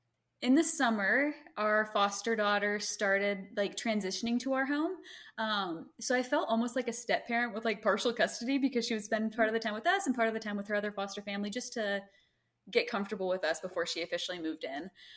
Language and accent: English; Greenville, United States; So I grew up in Greenville. So my mom came up for a few days and helped us get everything set up.